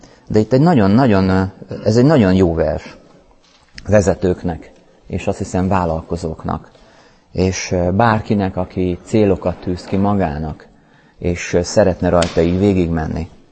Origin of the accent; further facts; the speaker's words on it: Szeged, Csongrád-Csanád, Hungary; now in Budapest, Hungary; Én Szegedről jöttem, egy éve élek Budapesten, utána megházasodtam